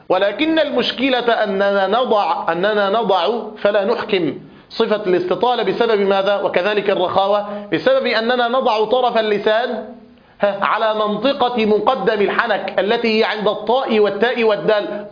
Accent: Egypt; الضاد التي نسمعها في زماننا هذا وخصوصا عندنا في مصر نجد أنها شديدة

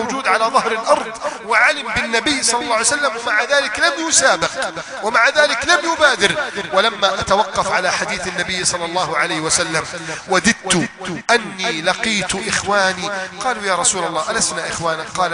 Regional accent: Egypt; بلدنا مصر

